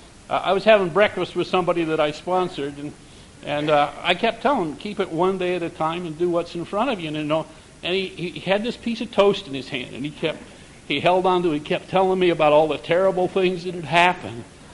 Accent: Glendale, California, United States; from Glendale, California.

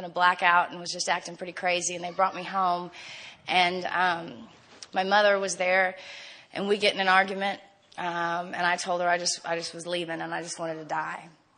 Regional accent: San Antonio, Texas, United States; I'm from San Antonio. So dumb.

